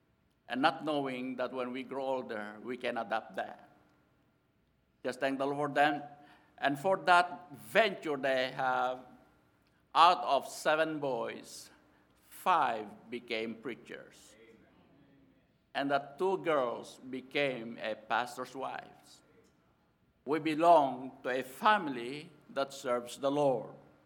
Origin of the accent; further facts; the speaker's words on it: Philippines; English is a second language; In the Philippines, we have so many dialects. Every single Filipinos at least know how to speak at least 3 to 4 dialects.